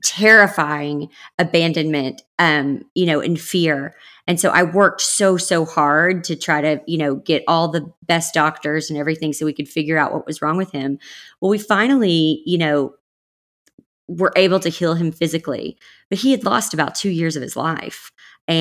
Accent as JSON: {"language": "English", "region": "the South", "country": "United States", "tie": "born or raised there", "said": "I grew up in the South"}